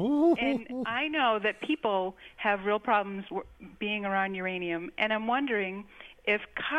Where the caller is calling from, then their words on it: Chinle, Arizona, United States; I'm calling from Chinle, Arizona.